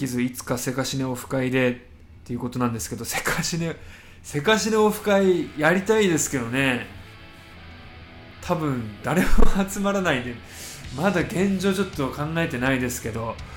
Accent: Fukui, Japan; accent: Fukui dialect; おそらく地元の福井でも公開があるので、ぜひお時間ある方は皆さん見に行ってください。僕の福井弁が聞けると思います。流暢な福井弁が

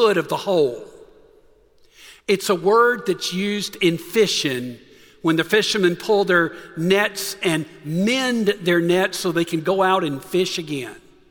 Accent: Thomaston, Georgia, United States; was the local dentist in my hometown of Thomaston, Georgia.

